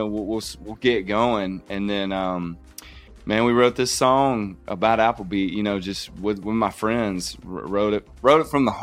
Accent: Mobile, Alabama, United States; You know, growing up in Mobile, I put Olive Garden on a fancier level.

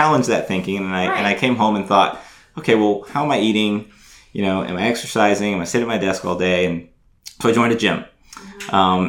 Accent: Tampa, Florida, United States; now in Charleston, United States; I grew up in Tampa. I never left. I went there for school. I never thought I would leave.

